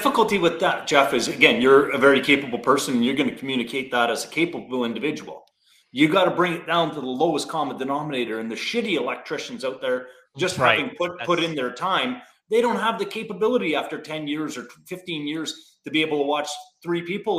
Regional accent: Timmins, Ontario, Canada; Like when I grew up in Timmins and different circumstances and it was a completely different world.

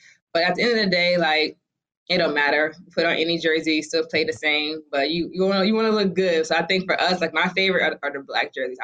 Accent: Boston, Massachusetts, United States; Like I'm from Boston and I know when Ray Allen was there

